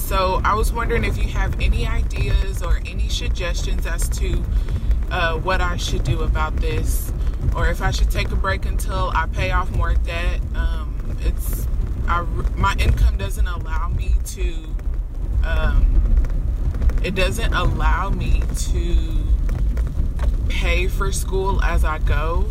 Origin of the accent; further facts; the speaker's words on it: Dallas, Texas, United States; I'm from Dallas, Texas.